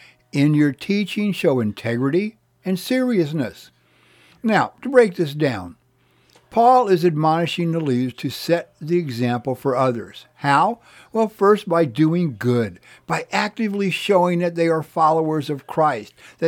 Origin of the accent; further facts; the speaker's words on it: Texas, United States; Here in my home state of Texas, two of the most powerful men in the state both claim to be ministers.